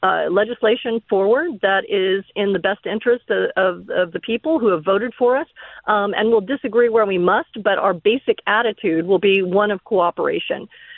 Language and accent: English; Massachusetts, United States; I know my home state of Massachusetts, every single elected official is a Democrat.